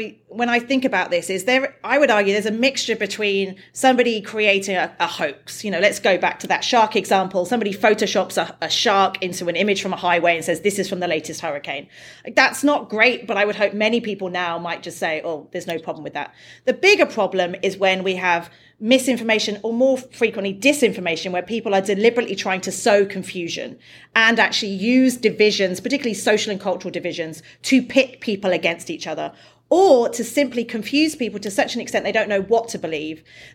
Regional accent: United Kingdom; I'm British, in their pubs

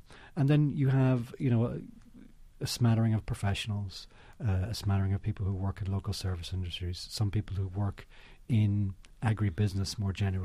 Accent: Ireland; now in United States; I'm originally from Ireland, so I'm a transplant to America.

